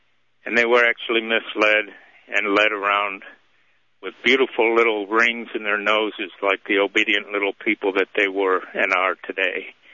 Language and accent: English; United States; I'm an American. I love this country.